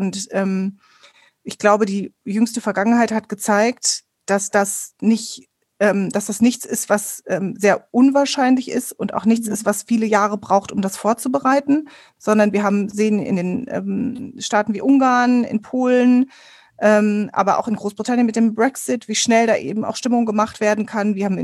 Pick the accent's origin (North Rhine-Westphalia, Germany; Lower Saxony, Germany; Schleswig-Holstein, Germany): North Rhine-Westphalia, Germany; Ich bin im Ruhrgebiet aufgewachsen